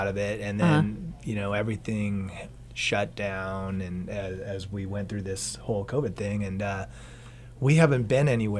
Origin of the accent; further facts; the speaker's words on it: San Diego, California, United States; It's my hometown. I'm three generations deep there.